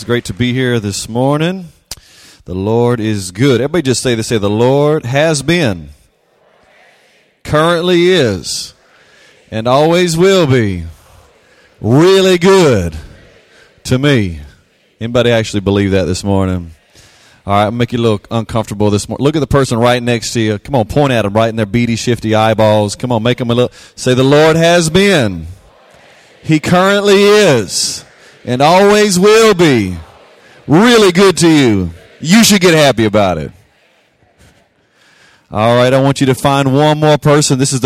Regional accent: Louisiana, United States; I am from Louisiana, so we got any Who Dat fans out there?

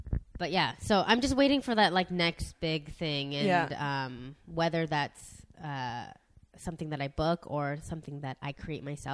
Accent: Burnaby, British Columbia, Canada; And I grew up mostly in Burnaby. Okay, and a lot of my friends were like me. They were like Asian Canadian kids.

